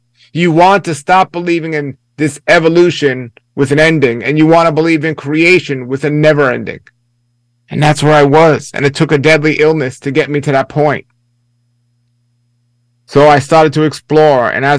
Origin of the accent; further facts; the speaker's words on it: Brooklyn, New York, United States; I grew up in New York City, well, actually Brooklyn, New York, and I was, without understanding anything to do with organized religion, an atheist.